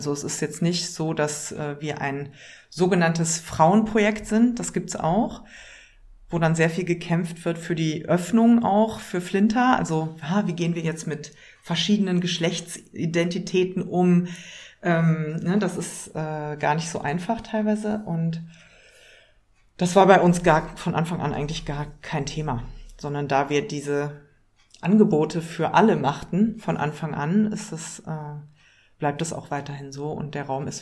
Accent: West Germany, Germany; Ich bin in Westdeutschland aufgewachsen und als Konzept war Feminismus eigentlich ganz lange gar nicht Teil meines Lebens.

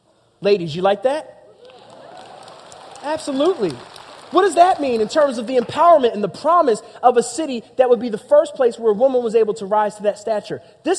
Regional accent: Philadelphia, Pennsylvania, United States; because I was from Philadelphia, that's what I thought.

